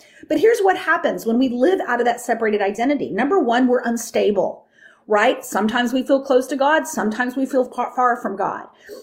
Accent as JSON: {"language": "English", "region": "Texas", "country": "United States", "tie": "born or raised there", "said": "I mean, I grew up in the Bible Belt, right? I grew up in Texas. I grew up singing a lot of hymns, right?"}